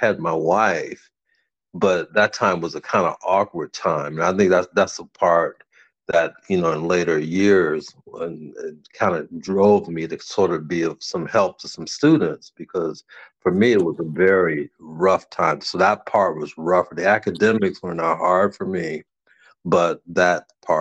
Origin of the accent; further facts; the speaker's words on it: Cleveland, Ohio, United States; I was born in Cleveland, Ohio, and I attended the Cleveland public school system.